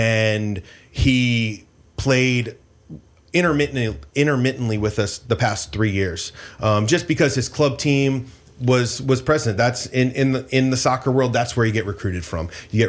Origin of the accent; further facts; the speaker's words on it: Ocean City, Maryland, United States; And even being a lifelong, like growing up in Ocean City, when you get to like Chick-fil-A going in over Route 50 and you put the windows down